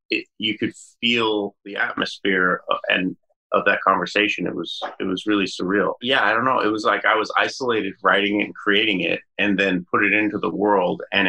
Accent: Colorado, United States; growing up in Colorado in a time when it wasn't really, you know, there wasn't a lot of acceptance around me in terms of neighbors, and the city I was in and things.

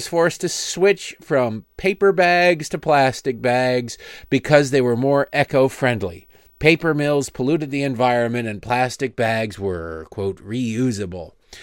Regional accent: Michigan, United States; And children who, like me growing up in Michigan, saw bottles and cans worth 10 cents each because of the Michigan 10-cent deposit.

